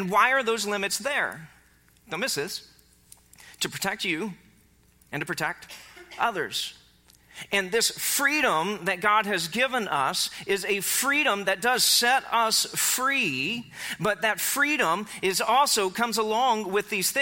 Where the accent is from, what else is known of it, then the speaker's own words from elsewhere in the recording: Carthage, Missouri, United States; I was growing up in Carthage, Missouri.